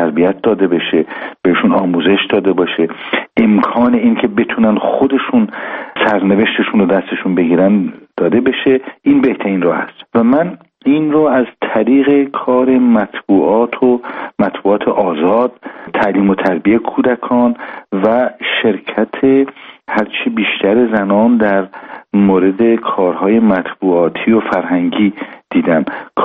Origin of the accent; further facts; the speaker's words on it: Iran; اولا به عنوان یک ایرانی خودم